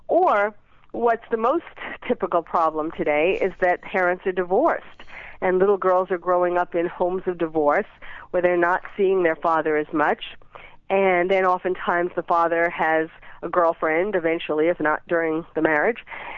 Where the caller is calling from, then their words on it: Malibu, California, United States; From Malibu.